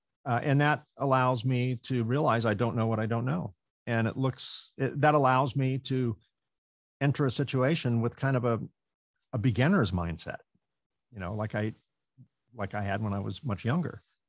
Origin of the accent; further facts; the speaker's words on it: California, United States; but I'm from California, so you can just, you know, write me off in that term.